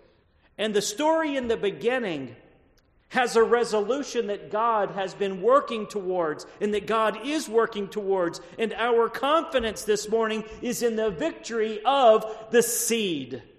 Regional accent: Texas, United States; now in North Carolina, United States; I grew up in East Texas where we have cotton mouths, water moccasins.

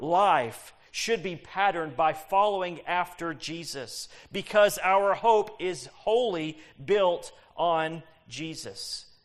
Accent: Texas, United States; I grew up in Texas, so I know people who are proud of their bulls.

